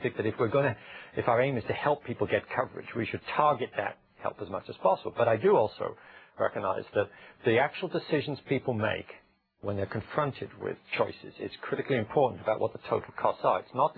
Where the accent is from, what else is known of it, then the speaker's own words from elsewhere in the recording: United Kingdom; moved away; When I was brought up in Britain, there was a raging debate for 20 years when I lived there